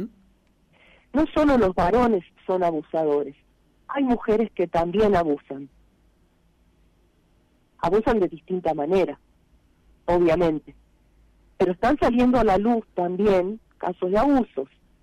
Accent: Tucumán, Argentina; en Tucumán, que yo soy tucumano

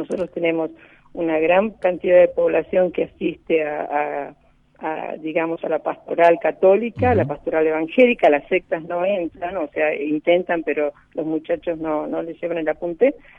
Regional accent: Buenos Aires, Argentina; yo soy porteña y entonces soy un poco descuidada

